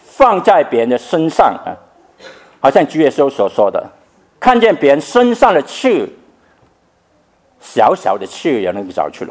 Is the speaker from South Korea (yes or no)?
no; China; 我们中国人说，知足常乐